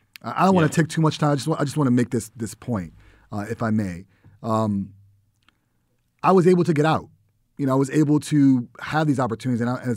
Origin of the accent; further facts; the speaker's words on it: Bronx, New York, United States; You know, I'm from the Bronx originally. I was fortunate to be able to go to middle school and high school in the suburbs, right?